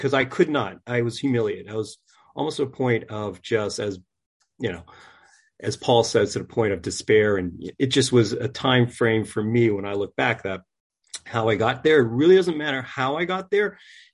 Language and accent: English; Maine, United States; now in New Jersey, United States; I'm a New Englander. I grew up in Maine, believe it or not. So how I came to New Jersey, and now my kids are in public school in New Jersey